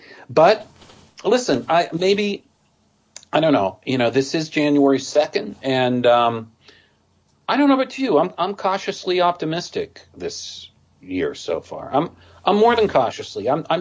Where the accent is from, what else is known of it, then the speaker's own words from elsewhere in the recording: United States; I'm that American that knows mostly the confines of the 50 states.